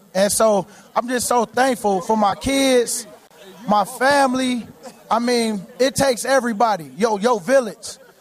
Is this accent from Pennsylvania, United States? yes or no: yes; Philadelphia, Pennsylvania, United States; And y'all, we're from Philly. Philly, no one likes us and we don't care.